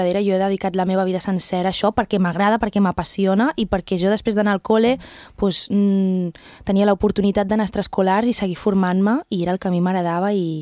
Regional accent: Calella, Catalonia, Spain; jo vinc de Calella, d'un lloc que quasi tots els veïns ens coneixem, i no sé, em fa molta il·lusió sentir-me orgullosa dels meus orígens, de qui sóc, d'on vinc.

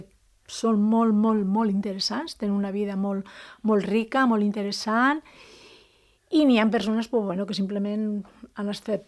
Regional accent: Manises, Valencian Community, Spain; also born or lived in Albacete; Tenia mesos i me van portar, jo he viscut fins als 17 anys a Manises, a València.

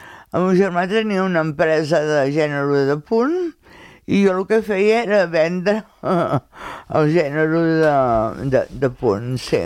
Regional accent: Calella, Catalonia, Spain; born there; perquè he nascut a Calella, Calella m'ha ofert quasi tot el que... el que he pogut demanar.

